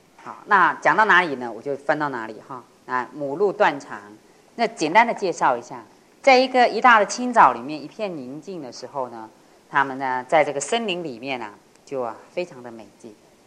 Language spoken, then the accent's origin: Chinese; China; 我们中国人呢、中国好吃，吃的民族